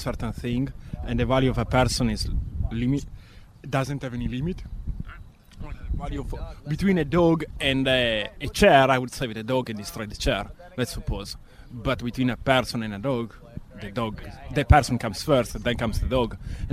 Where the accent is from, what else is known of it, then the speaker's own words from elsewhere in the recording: Italy; I'm from Italy.